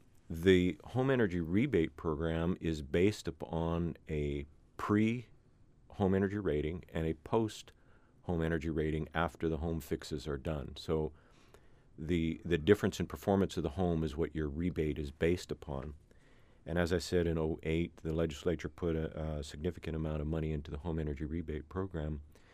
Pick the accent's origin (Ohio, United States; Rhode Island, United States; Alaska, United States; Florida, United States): Alaska, United States; Tok; I grew up in the Tanner Cross Toke area where it's severely cold in the wintertime